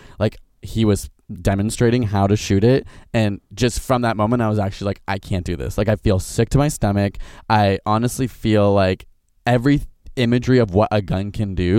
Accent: Ontario, Canada; as a Canadian from Ontario

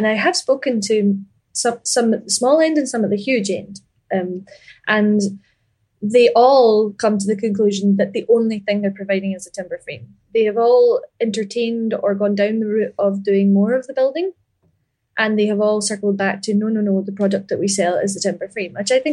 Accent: Ayr, Scotland, United Kingdom; And I grew up in Ayr, and I think there's a lot of wealth in Ayr and the surrounding areas.

